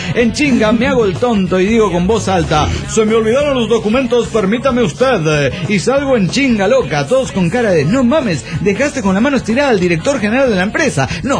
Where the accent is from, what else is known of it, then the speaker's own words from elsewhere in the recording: Nogales, Sonora, Mexico; No, ahora sí, yo soy de Nogales, Sonora.